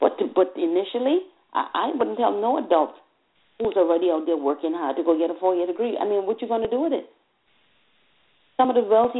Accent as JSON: {"language": "English", "country": "Bahamas", "moved": "yes", "lives_now": "United States", "said": "I come from the Bahamas. So in the Bahamas, we were not on a money thing. We were on a class thing."}